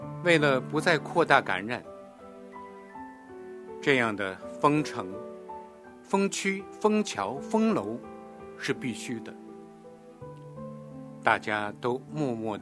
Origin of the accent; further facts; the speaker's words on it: Wuhan, Hubei, China; 以前我一直不爱这个城市，我不喜欢这里的人情世故，甚至我不会说我是武汉人。